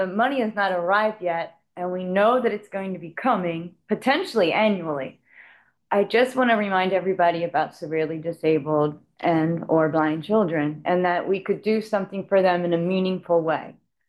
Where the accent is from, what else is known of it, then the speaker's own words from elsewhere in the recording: Middletown, Delaware, United States; from Middletown, Delaware, and I'm here to represent disabled children.